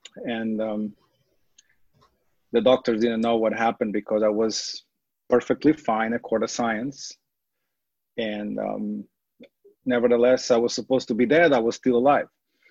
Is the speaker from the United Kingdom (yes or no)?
no; Portugal; now in United States; Well, I'm a Portuguese guy living in the United States for 6 years now, working in high tech here in Silicon Valley.